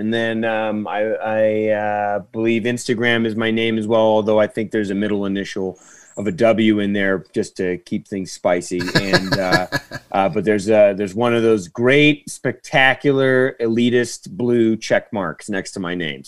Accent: Marysville, California, United States; We're doing that in my hometown next month up in Northern California in Marysville, Yuba City. It's north of Sacramento.

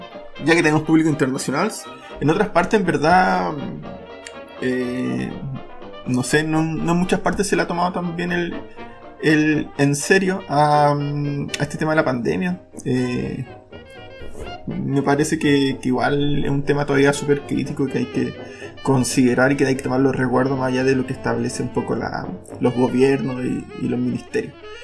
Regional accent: Santiago, Santiago Metropolitan Region, Chile; Yo que soy de Santiago y veo como la gente Antofagasta, como gente que viaja continuamente entre regiones

